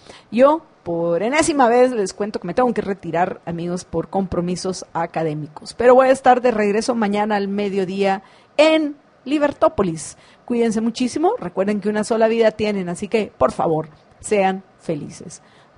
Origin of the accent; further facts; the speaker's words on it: Guatemala; si yo vengo de Europa, soy guatemalteca